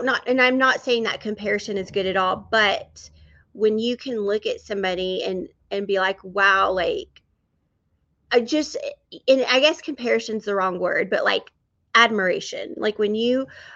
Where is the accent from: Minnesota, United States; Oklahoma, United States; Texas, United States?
Texas, United States; but I born and raised in West Texas. Love it. I love being a Texas girl, so I'm thankful.